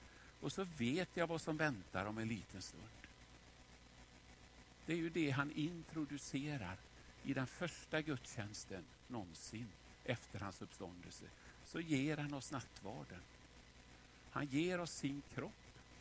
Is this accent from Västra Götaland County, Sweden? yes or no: yes; Vårgårda, Västra Götaland County, Sweden; Men jag växte upp så i Vårgårda.